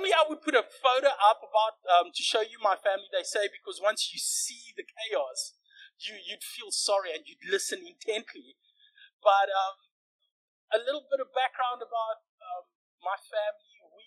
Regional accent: Secunda, Mpumalanga, South Africa; now in Cape Town, South Africa; So we're from Secunda. I was born and raised.

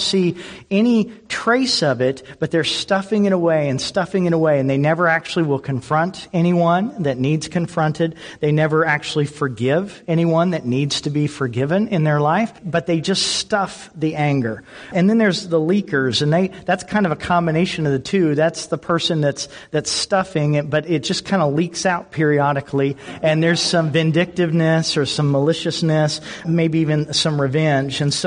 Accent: Indianapolis, Indiana, United States; I'm from Indianapolis, Indiana, and kind of the classic from my teen years was a guy named Bobby Knight

